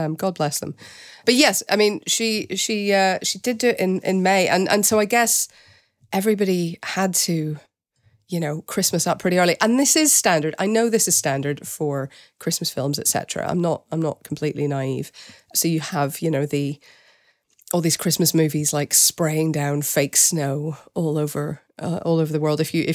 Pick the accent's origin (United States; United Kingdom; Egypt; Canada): United Kingdom; Northern Ireland; In my hometown in Northern Ireland, in the Catholic Church, they used to bring in, and brace yourself here, Charlotte, a Protestant man to sing that song